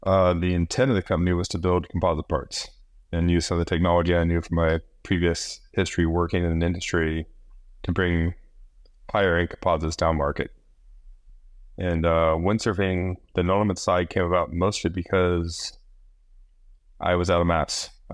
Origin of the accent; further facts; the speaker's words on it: Midwest, United States; I was born and raised in the Midwest, was living back in Indiana, been a windsurfer